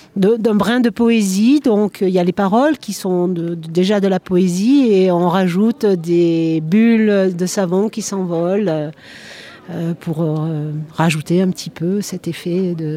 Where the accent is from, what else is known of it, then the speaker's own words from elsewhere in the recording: Lyon, Auvergne-Rhône-Alpes, France; je viens de Lyon.